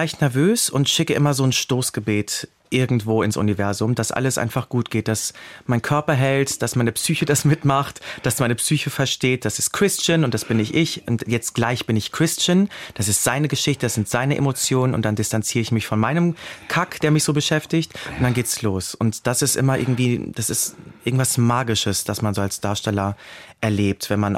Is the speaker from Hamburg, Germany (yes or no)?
no; Rhineland-Palatinate, Germany; so, hallo, ich komme aus dem Westerwald.